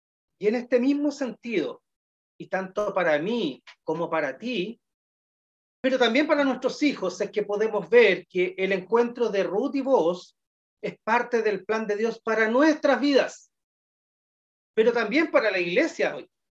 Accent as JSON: {"language": "Spanish", "town": "Maipú", "region": "Santiago Metropolitan Region", "country": "Chile", "tie": "born or raised there", "said": "Yo soy santiaguino de nacimiento, y mi infancia y adolescencia la viví en la comuna de Maipú."}